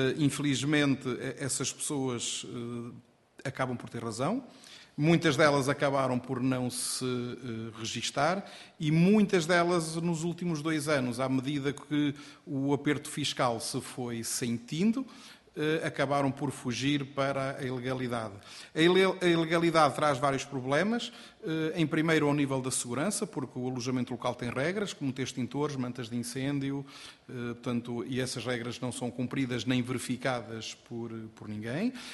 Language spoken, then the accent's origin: Portuguese; Porto, Portugal; Ao contrário dos meus colegas, eu venho do Porto. Portanto, é uma cidade que eu conheço muito bem.